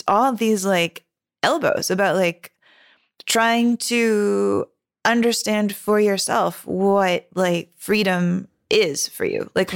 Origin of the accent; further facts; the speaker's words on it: Texas, United States; As a Texan, I'm like, what do you mean?